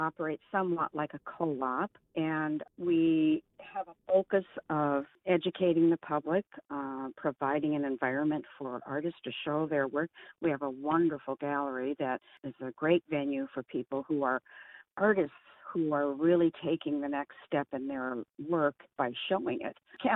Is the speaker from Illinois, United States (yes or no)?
yes; Chicago, Illinois, United States; born there; I was born originally in Chicago, Illinois, and I'm a transplant up here in the Northwest.